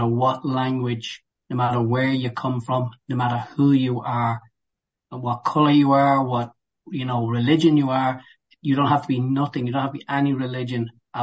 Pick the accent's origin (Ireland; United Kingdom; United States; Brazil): Ireland; Dublin, Leinster; I grew up in Ireland, in Dublin.